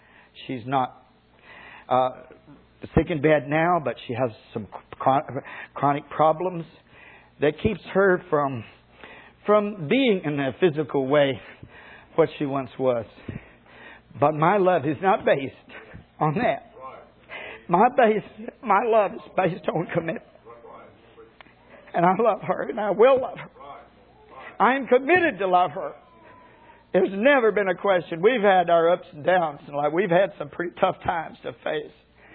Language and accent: English; Arkansas, United States; They weren't like some of the mountains of my home state of Arkansas